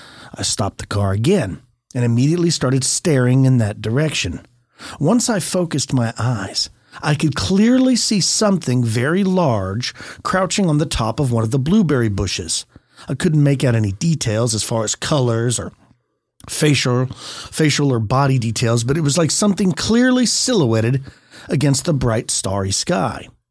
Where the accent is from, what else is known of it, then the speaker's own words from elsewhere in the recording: New Jersey, United States; I currently live in central Illinois, but I was born and raised in New Jersey, in the Pine Barrens.